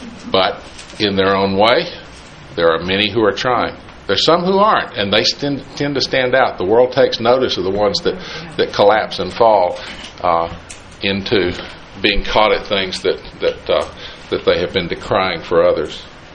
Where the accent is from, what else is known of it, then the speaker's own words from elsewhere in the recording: United States; born there; I was born in the United States. Not everybody is.